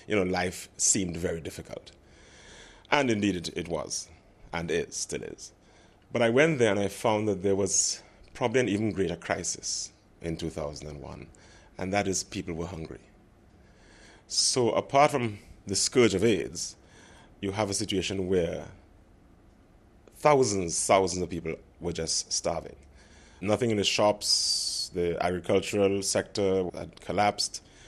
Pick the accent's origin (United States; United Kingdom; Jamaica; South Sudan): Jamaica; Kingston; I am from Kingston, Jamaica.